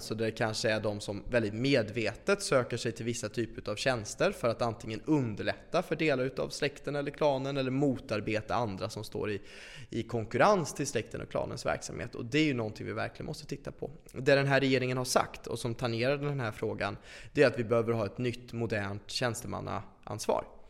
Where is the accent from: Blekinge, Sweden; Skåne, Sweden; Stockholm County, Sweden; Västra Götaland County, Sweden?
Västra Götaland County, Sweden; Skövde; Och jag är från Skövde.